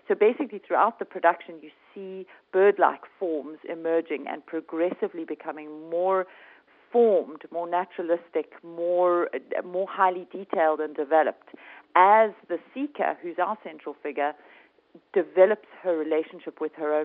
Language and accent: English; South Africa; being South African and living in today's world